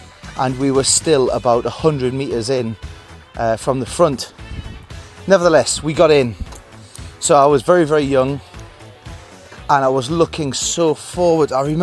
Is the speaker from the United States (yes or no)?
no; United Kingdom; I saw the film when it came out in the UK at the cinema in my hometown.